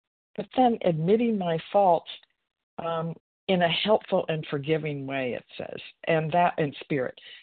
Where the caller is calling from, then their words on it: Washington, United States; Oh, sorry, Washington State. PST.